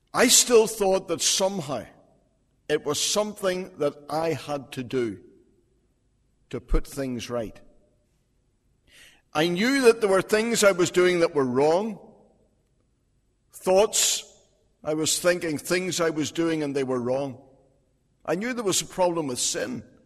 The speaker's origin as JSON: {"language": "English", "town": "Belfast", "region": "Northern Ireland", "country": "United Kingdom", "tie": "born or raised there", "said": "I was born and brought up in North Belfast in the Ballysillan area, back in the 1950s, and when I was growing up there, week by week, my parents took me along every Sunday to the local Methodist church"}